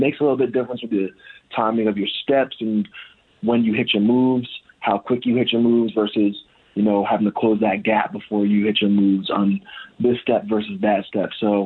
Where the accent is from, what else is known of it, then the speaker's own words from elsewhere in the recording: New York, United States; So I did have dreams of going to Auburn, but I was raised in New York, so that's a long ways away.